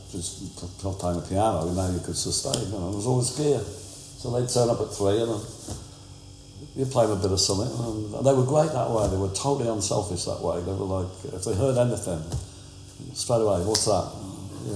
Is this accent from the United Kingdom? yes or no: yes; Shrewsbury, West Midlands, United Kingdom; I always felt like I was from somewhere else. Although I was only from Shrewsbury up the road